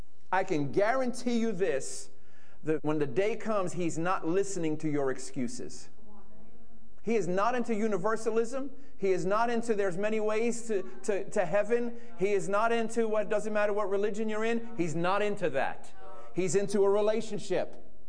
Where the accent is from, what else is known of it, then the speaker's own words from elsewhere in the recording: Bronx, New York, United States; I grew up in the Bronx. I acted like a kid from the Bronx.